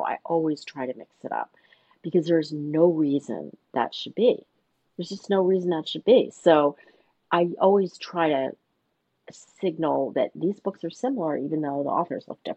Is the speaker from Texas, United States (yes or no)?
no; Philadelphia, Pennsylvania, United States; So I told you I'm from Philadelphia.